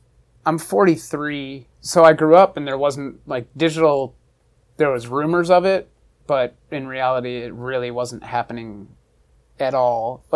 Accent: Buffalo, New York, United States; just a lot of growing up in Buffalo. Eventually moved to New York City and went to school for graphic design there.

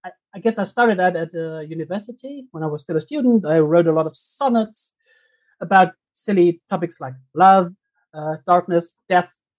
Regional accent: Germany; English is a second language; No, I'm not. I'm not British at all. I'm. I happen to be German.

